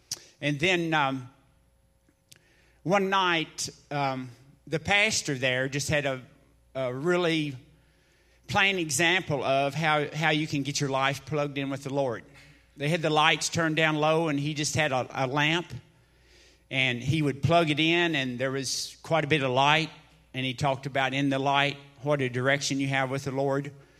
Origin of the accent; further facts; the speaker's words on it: Buffalo, Kentucky, United States; I was born in Buffalo, Kentucky, not far from here, and raised in Buffalo Baptist Church.